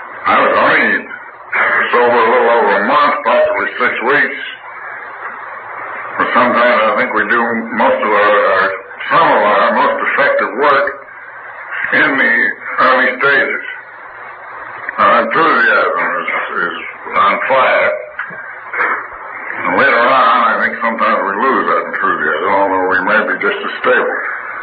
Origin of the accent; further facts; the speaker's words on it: Albany, New York, United States; he landed in Albany, my hometown, called me up, and I took him out.